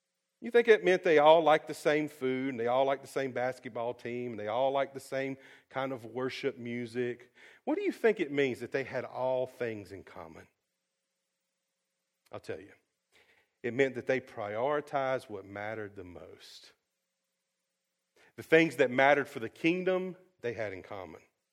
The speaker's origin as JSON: {"language": "English", "region": "North Carolina", "country": "United States", "tie": "born or raised there", "said": "We grew up in North Carolina. We know the rules, right?"}